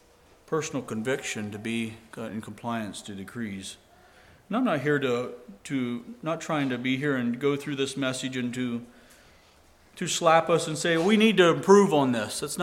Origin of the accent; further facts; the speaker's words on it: Ohio, United States; I grew up in a in the Ohio Whistler setting.